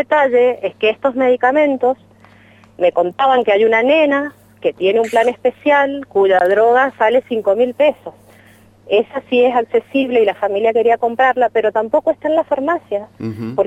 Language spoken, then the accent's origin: Spanish; Tunuyán, Mendoza, Argentina; yo soy de Tunuyán, uh-huh. En el Valle de Uco